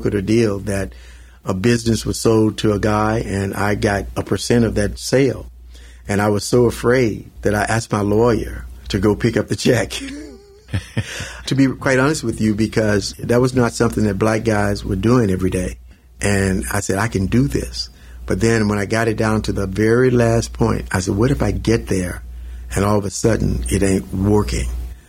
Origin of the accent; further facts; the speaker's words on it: Glen Allen, Virginia, United States; It's just something I picked up growing up in Glen Allen, that if you can own your own business, that's the thing to do.